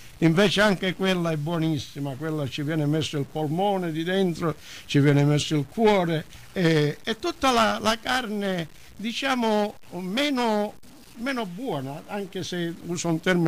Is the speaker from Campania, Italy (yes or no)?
no; Calabria, Italy; questa tradizione calabrese, perché noi siamo calabresi, il salame calabrese è uno dei migliori al mondo.